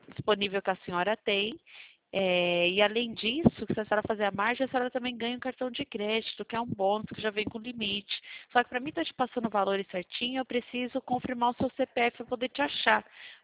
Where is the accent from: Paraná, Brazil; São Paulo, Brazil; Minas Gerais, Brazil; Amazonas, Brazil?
São Paulo, Brazil; Não, sou da região de Campinas.